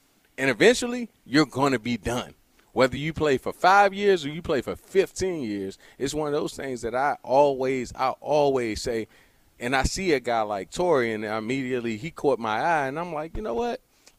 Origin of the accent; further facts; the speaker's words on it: Largo, Maryland, United States; You talked about PG County. I'm from Largo High School.